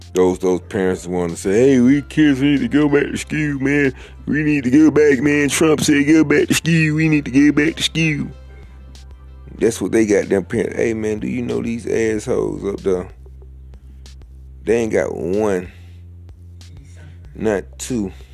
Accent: Ben Hill, Georgia, United States; now in Clayton County, United States; I'm from Ben Hill. I stay in Clayco right now. I'm from Ben Hill. I was born in Ben Hill, Southwest Hospital.

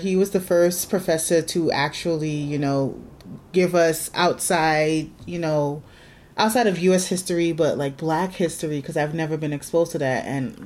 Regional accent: United States; since I am an American, I was born here, I've been going to school here

